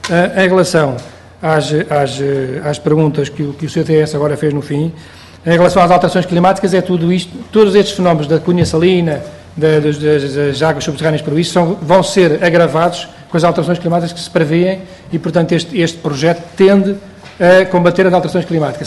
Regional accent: Oeste, Portugal; O Oeste é conhecido por ser tudo minifúndio, e eu sou do Oeste, tudo zona de pequena propriedade.

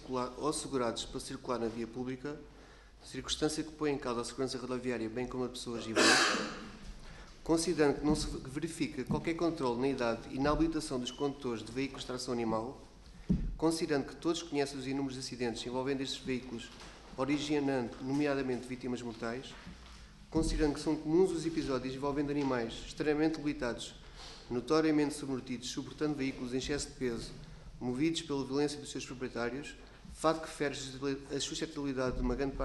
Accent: Portugal; favorecer a nossa imagem enquanto portugueses

